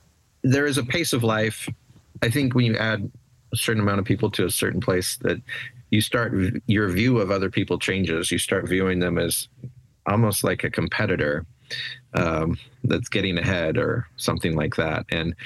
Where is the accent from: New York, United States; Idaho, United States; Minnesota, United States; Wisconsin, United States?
Idaho, United States; Idaho Falls; I grew up in Idaho, so Idaho Falls actually, went to school at U of I. So I try and emphasize my Idaho roots wherever I can